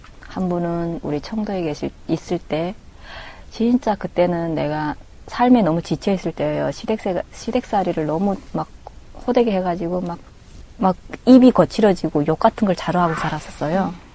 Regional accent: North Korea; born or raised there; moved away as an adult; now in Ansan, South Korea

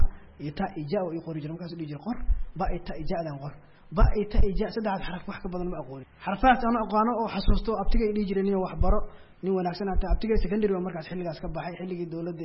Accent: Mogadishu, Banaadir, Somalia; also born or lived in Baidoa; waxaan ku dhashay Baydhabo waxaan imid Muqdisho 1995

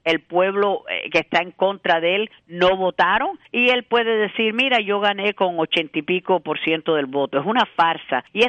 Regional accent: Cuba; born there; contra el régimen comunista en Cuba, mi país natal.

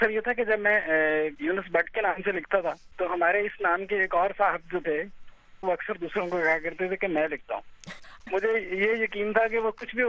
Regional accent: Gujranwala, Punjab, Pakistan; born there; میں بچپن میں گجرا والا میں پیدا ہوا

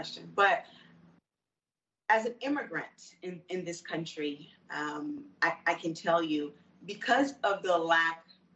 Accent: Florida, United States; so for example, growing up in America, from Florida in particular, it was not a good thing to say you're from Haiti.

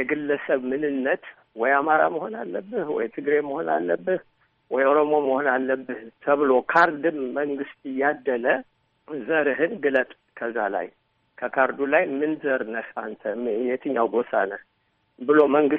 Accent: Gondar, Amhara, Ethiopia; born there; እኔ የተወለድኩት ጎንደር ከተማ ነው። እኔ አማራ በሚል ስም ራሳችንን ጠርተን አናውቅም።

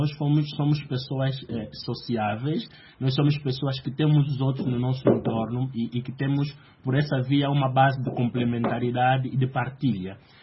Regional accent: Angola; Que eu sou de Angola e sei o quanto a partilha de informação

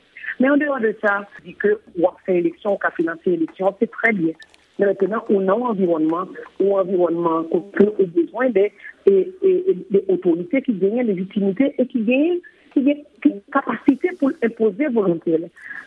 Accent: Haiti; en tant qu'haïtienne

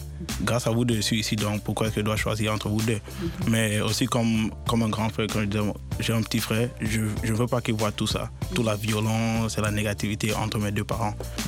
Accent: Ethiopia; moved away; Depuis que j'ai quitté l'Éthiopie.

